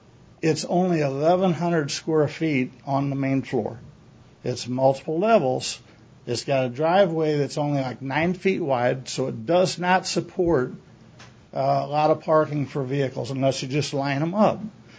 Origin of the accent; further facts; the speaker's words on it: St. Louis, Missouri, United States; now in Emery Creek, United States; We're from St. Louis, and we had rental property next to us where we lived, and it was just it was a disaster.